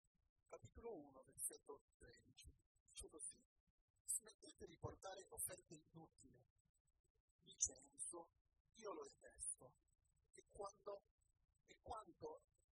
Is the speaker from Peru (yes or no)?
yes; Peru; first language es; Italian is a second language; moved away as an adult; now in Italy; vi avevo parlato che sono peruviano, sono da poco tempo qui in Italia